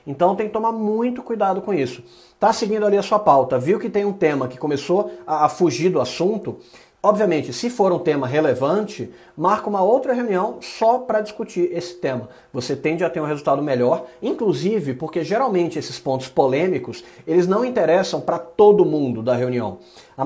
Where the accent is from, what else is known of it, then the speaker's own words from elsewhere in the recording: Salvador, Bahia, Brazil; Meu sotaque já se perdeu um pouco, mas eu sou baiano, sou de Salvador. E na infância